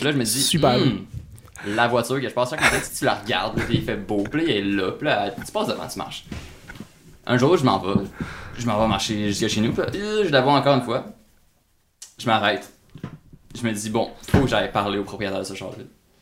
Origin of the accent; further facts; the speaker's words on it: Sherbrooke, Quebec, Canada; Moi, je suis de Sherbrooke. Je m'en vais étudier à Longueuil parce qu'il y a le cours qui se passe là-bas.